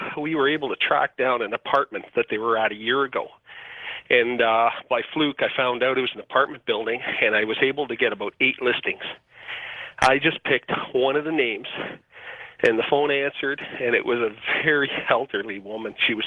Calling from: Newmarket, Ontario, Canada; I'm calling from just north of Toronto, Newmarket, Ontario.

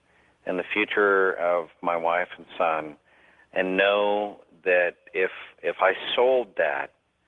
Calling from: Euless, Texas, United States; I'm calling from Euless, Texas.

